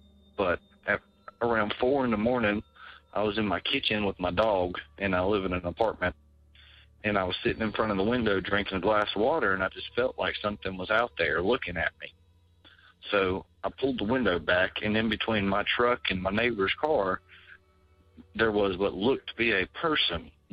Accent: North Carolina, United States; I'm from North Carolina.

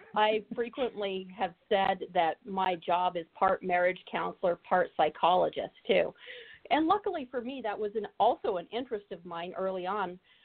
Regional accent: Jackson Hole, Wyoming, United States; I grew up in Jackson Hole, Wyoming, which, as I'm sure you know, is one of the most amazing, beautiful places on earth.

